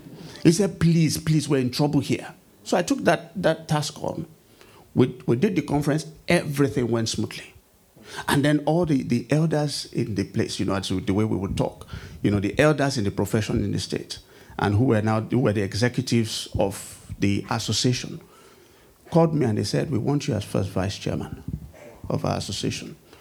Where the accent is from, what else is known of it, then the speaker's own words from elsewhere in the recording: Ibadan, Oyo, Nigeria; I was born and bred in Ibadan, not in Lagos.